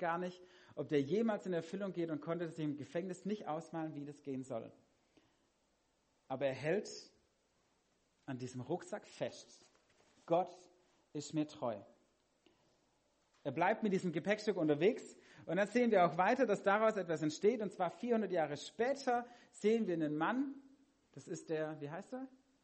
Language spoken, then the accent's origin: German; Herrenberg, Baden-Württemberg, Germany; ich komme aus Herrenberg, wo es auch ein Altdorf gibt, aber nicht das hier.